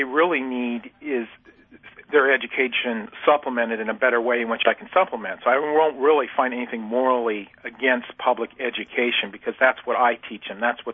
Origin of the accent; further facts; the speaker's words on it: Denver, Colorado, United States; Just from a perspective, I'm from Denver originally, and private school educated.